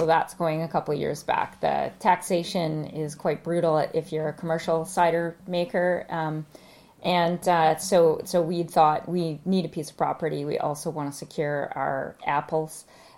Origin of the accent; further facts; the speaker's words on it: Alberta, Canada; I grew up in Alberta, so I can handle the cold.